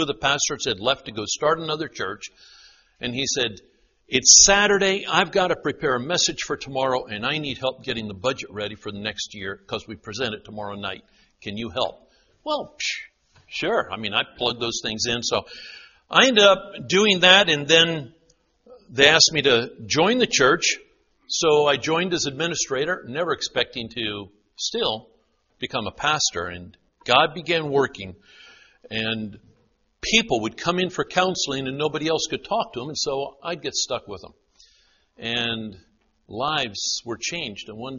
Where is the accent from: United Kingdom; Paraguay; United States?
Paraguay; I grew up down in Paraguay, speak fluent Spanish, and I never expected to be here doing anything like this.